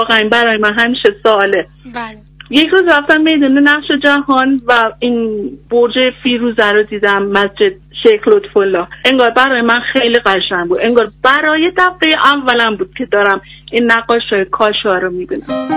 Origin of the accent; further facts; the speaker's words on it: Isfahan, Iran; اهل اصفهان هستم.